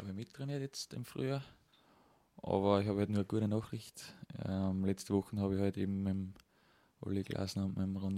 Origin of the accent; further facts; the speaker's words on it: Eferding, Upper Austria, Austria; born there; Ich bin kein gebürtiger Linzer, ich bin ein gebürtiger Everdinger. Die kleinste Bezirkshauptstadt in Österreich, in Oberösterreich.